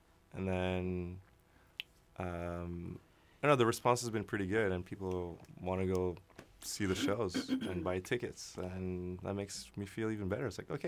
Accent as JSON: {"language": "English", "town": "Montreal", "region": "Quebec", "country": "Canada", "lives_now": "Vancouver, Canada", "said": "I moved here and I love it. I'm never, because I'm from Montreal, right? And I'm never going back to Montreal."}